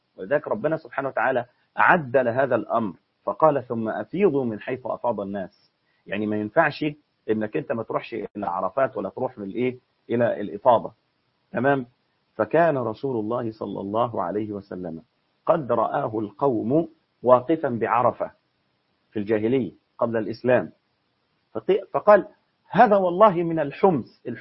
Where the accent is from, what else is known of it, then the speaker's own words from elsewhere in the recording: Egypt; في مثل عندنا في مصر كده يقول لك إيه